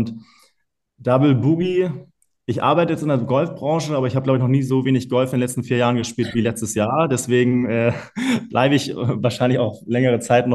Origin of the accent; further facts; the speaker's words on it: Hamburg, Germany; ich bin ein Hamburger Jung, 33 Jahre alt.